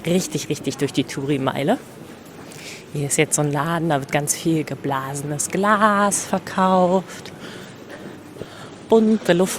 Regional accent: Celle, Lower Saxony, Germany; in meiner Heimatstadt Celle.

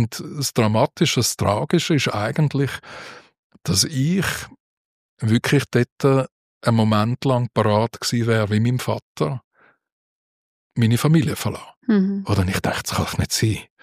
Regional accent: Winterthur, Zurich, Switzerland; Ja, also ich bin in Winterthur geboren, aufgewachsen, in die Schule, in die Lehre. Ja, es ist einfach meine Heimat.

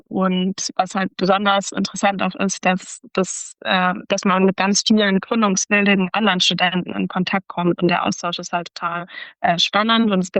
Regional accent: Munich, Bavaria, Germany; Ich bin Münchnerin, deswegen bin ich vielleicht auch ein bisschen gebiased in meiner Antwort

